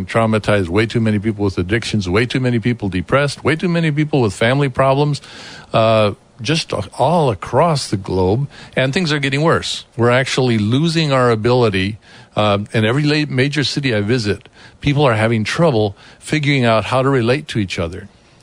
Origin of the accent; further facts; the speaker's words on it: Colombia; moved away; And this really came out of my growing up in South America during the time of persecution.